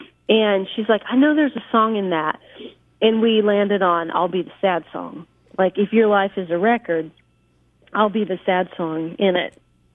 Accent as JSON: {"language": "English", "region": "Washington", "country": "United States", "tie": "born or raised there", "lives_now": "Nashville, United States", "said": "But, yeah, I grew up in Washington, actually pretty close to Canada."}